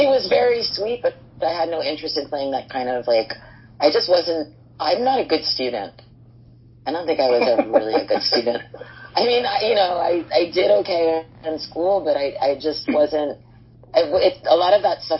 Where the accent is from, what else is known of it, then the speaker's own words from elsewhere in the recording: Hoboken, New Jersey, United States; I grew up in Hoboken in New Jersey, so we had a piano.